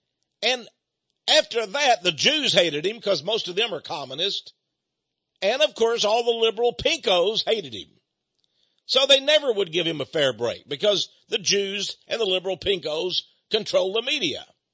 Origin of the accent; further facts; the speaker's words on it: United States; And I'm an American patriot, folks.